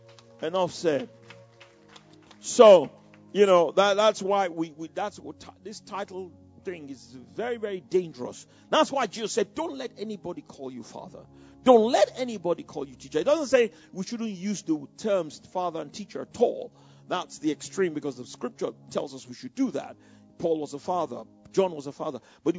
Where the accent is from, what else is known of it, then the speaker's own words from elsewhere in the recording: Nigeria; I said, Brother Hagin, I came from from Nigeria.